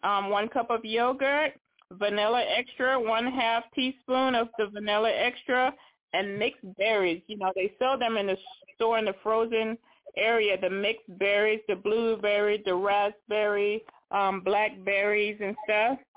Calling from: Tennessee, United States; I'm calling from Tennessee.

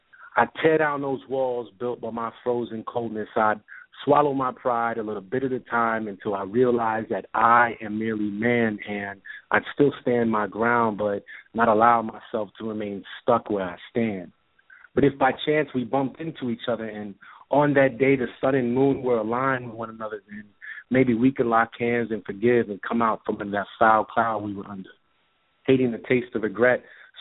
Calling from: Tampa, Florida, United States; from Tampa.

